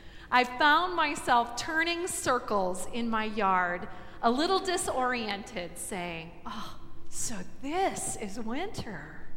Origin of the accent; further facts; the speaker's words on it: Minnesota, United States; I'm Minnesotan enough to see a storm as a real challenge.